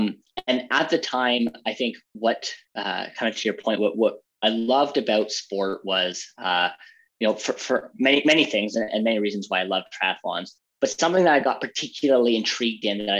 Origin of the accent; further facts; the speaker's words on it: Ontario, Canada; So I actually grew up, I'm from Toronto, Ontario. So I grew up actually a couple hours north of there in a very small town.